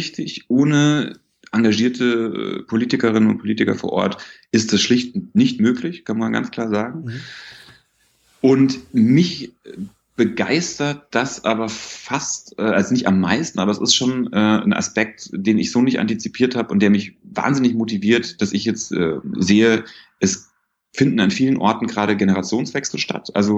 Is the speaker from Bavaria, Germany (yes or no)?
yes; Bavaria, Germany; In Bayern, wo ich herkomme